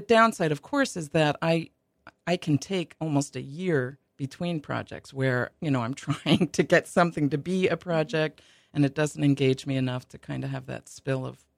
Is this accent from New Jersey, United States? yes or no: yes; New Jersey, United States; I grew up in New Jersey, and we went into New York quite often to see my grandparents.